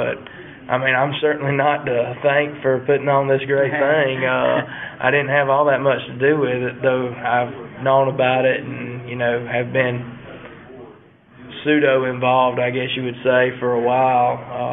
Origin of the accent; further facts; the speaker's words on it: Georgia, United States; Well, I'm from Georgia, and I'm from the town of Lysola in Georgia.